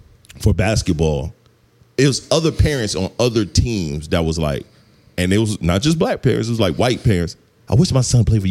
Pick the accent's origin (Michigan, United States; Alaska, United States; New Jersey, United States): Michigan, United States; Detroit; also born or lived in South Carolina; I was mostly, I'm from Detroit, man. It was hoops. We was hooping all over the city.